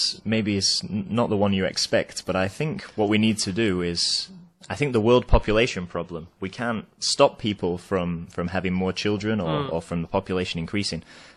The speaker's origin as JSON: {"language": "English", "town": "Manchester", "region": "North West England", "country": "United Kingdom", "tie": "born or raised there", "said": "I'm from England. My hometown is Manchester"}